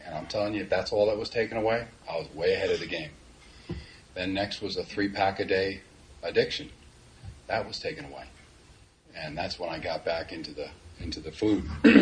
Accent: Connecticut, United States; also born or lived in Bayonne, New Jersey; when I was 4, 5, 6, 7, back in Bayonne, New Jersey, I'm originally from Connecticut

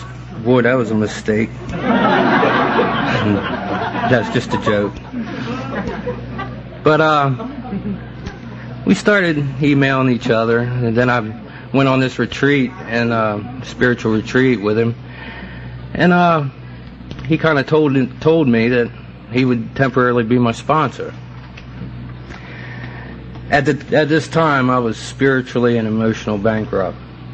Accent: Delaware, United States; I'm from Delaware.

